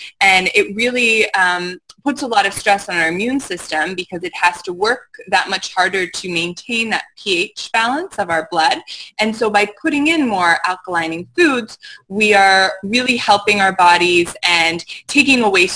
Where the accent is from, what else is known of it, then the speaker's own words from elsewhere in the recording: Canada; Got a long name. I'm Canadian.